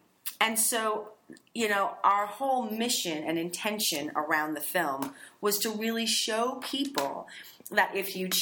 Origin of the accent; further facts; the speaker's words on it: Los Angeles, California, United States; I grew up in Los Angeles mostly.